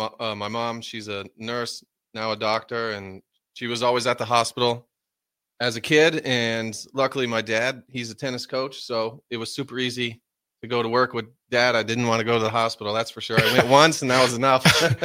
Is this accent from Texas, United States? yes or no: no; Columbus, Ohio, United States; also born or lived in Cincinnati; Obviously, I was born in Cincinnati. We moved up to Columbus when I was like 2 years old, and I lived in Columbus, and, you know, my parents still live there.